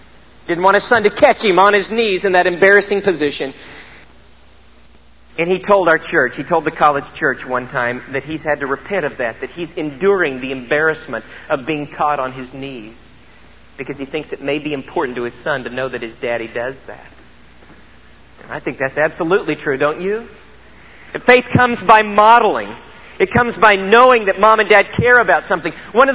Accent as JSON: {"language": "English", "town": "Neosho", "region": "Missouri", "country": "United States", "said": "I'm from Neosho, Missouri. You can kind of trust people a little more there."}